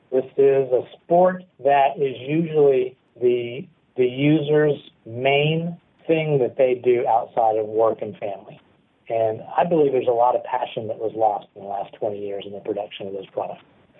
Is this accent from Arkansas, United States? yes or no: yes; Little Rock, Arkansas, United States; And then after they graduated, they took a job in Little Rock, and they thought it'd be a six-month job before they got back to the Northeast, and I never left.